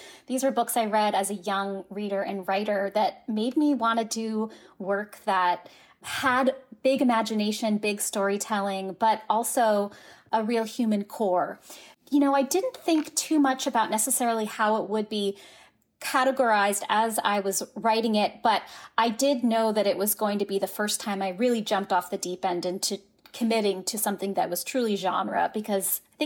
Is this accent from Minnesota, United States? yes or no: no; San Francisco, California, United States; moved away as an adult; now in Madison, United States; And, you know, I grew up in San Francisco, which is also in the book. And then I moved to Madison for graduate school in 2010.